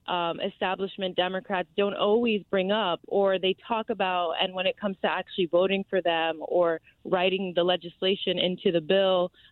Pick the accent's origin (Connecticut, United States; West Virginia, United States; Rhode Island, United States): Connecticut, United States; Bridgeport; Growing up in Bridgeport, I faced a lot of the same challenges as people in this community face, including homelessness and housing and food insecurity.